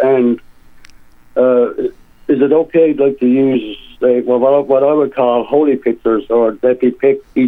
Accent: Newfoundland and Labrador, Canada; Yeah, I've been a Newfie all my life.

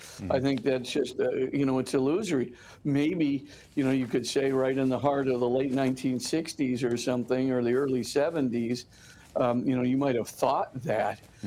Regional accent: Hawaii, United States; We, of course, we all loved … even though nobody had ever experienced one. But maybe on top of Haleakala they d

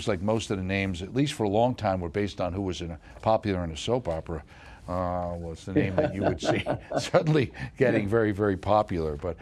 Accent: New York, United States; I just had to say this as a New Yorker.

